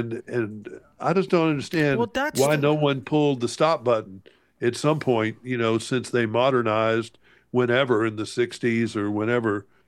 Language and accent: English; the South, United States; So, and I'm from the South and we live off sweet tea.